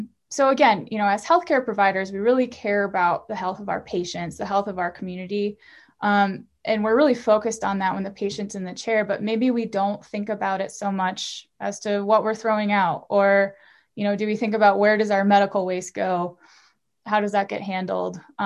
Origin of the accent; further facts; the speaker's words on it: Michigan, United States; now in Colorado, United States; So I grew up in Michigan, a little bit north of Detroit, so surrounded by water. And then I completed dental school in Detroit, lived there for a while